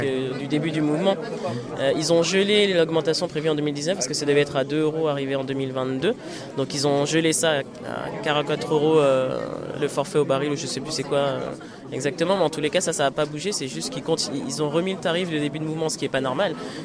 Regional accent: Île-de-France, France; Moi, je suis de Seine-et-Marne.

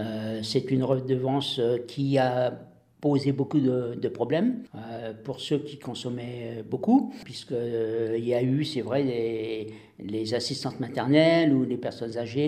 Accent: Béthisy-Saint-Pierre, Hauts-de-France, France; je suis né à Béthisy-Saint-Pierre, donc à l'époque où il y avait une maternité. Et puis donc, à la fin de ma jeunesse, je suis parti sur Crépy-en-Valois. Et on a vécu près de 30 ans, oui, à Crépy-en-Valois. Et on est revenu ici en 1996.

